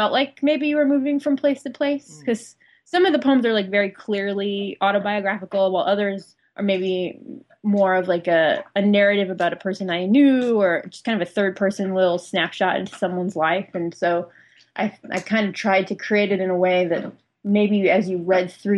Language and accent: English; Flint, Michigan, United States; I'm from Flint, Michigan. They call Flint Vehicle City.